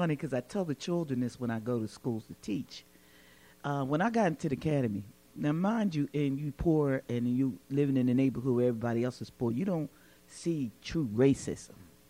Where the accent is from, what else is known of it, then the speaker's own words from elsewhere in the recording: Philadelphia, Pennsylvania, United States; I'm a child from North Philly.